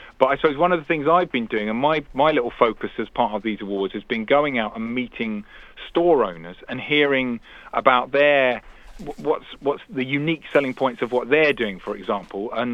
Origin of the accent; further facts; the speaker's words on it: London, United Kingdom; now in Devon, United Kingdom; I live down in the southwest. I'm from London, but I live down in the southwest now in Devon